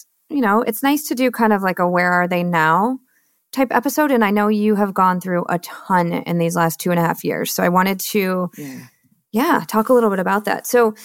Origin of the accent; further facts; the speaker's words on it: Michigan, United States; I'm born and raised in Michigan, so I'm like, oh, you guys, just a little snow.